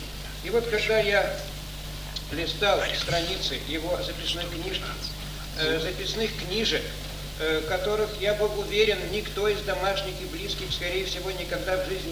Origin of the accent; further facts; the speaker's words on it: Saint Petersburg, Russia; Мне особенно приятно об этом сейчас рассказать, потому что я ленинградец.